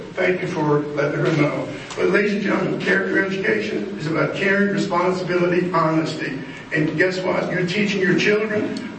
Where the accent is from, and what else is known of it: Sorrento, Florida, United States